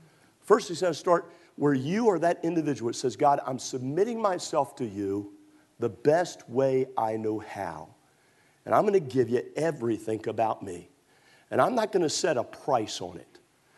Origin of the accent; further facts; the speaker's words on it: Baltimore, Maryland, United States; born there; So I was born in Baltimore City. I want to go back to the city.